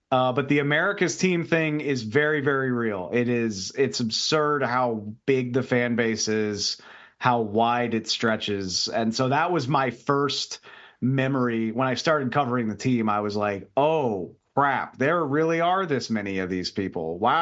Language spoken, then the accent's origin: English; Louisiana, United States; and look, I'm from Louisiana. I grew up a Saints fan